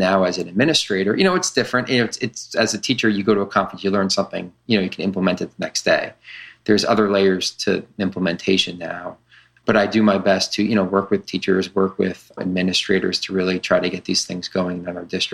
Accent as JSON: {"language": "English", "town": "Trumbull", "region": "Connecticut", "country": "United States", "tie": "born or raised there", "also_born_or_lived": "Pennsylvania", "said": "I've been in Pennsylvania since 2001 because I went to college here. I went to grad school here, but I grew up in Connecticut, went through, in Trumbull, Connecticut was my hometown."}